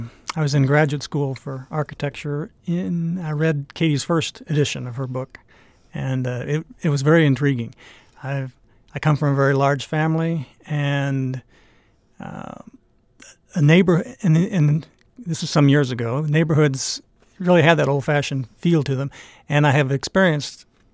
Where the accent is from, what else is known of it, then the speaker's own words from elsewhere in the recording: Kansas City, Missouri, United States; Kansas City.